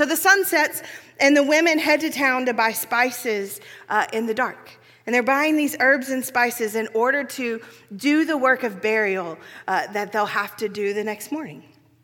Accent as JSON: {"language": "English", "region": "Southern United States", "country": "United States", "said": "Like, I'm from the South, we cook our feelings, right?"}